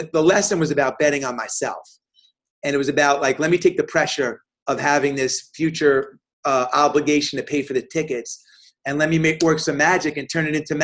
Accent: New York, United States; So I went to the New York Yankees. I'm a New Yorker.

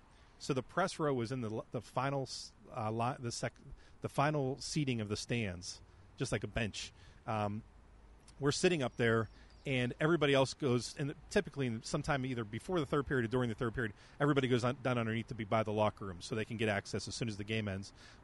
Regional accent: Pittsburgh, Pennsylvania, United States; growing up in Pittsburgh and being a Pitt fan as a kid

